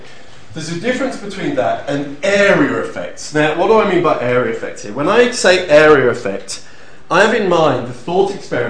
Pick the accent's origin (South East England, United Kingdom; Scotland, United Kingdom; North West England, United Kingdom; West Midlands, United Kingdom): South East England, United Kingdom; Folkestone; I grew up in Folkestone.